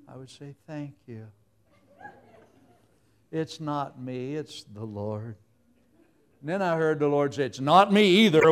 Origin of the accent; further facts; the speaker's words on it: Mississippi, United States; also born or lived in Oklahoma; I was born in Oklahoma, and most of my early years were in Mississippi, so I tell people I'm claimed by two states. Oklahoma claims I'm from Mississippi, and Mississippi claims I'm from Oklahoma.